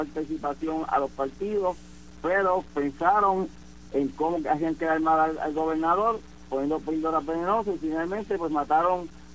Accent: Puerto Rico; como buenos puertorriqueños, entre julio, agosto y septiembre va a inscribirse

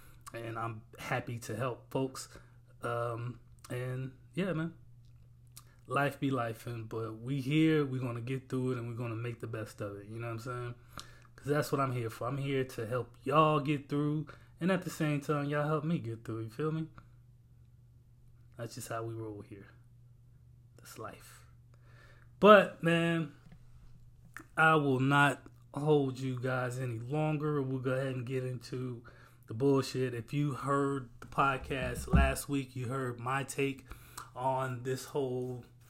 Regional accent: South Carolina, United States; I am from South Carolina. Let's remember that.

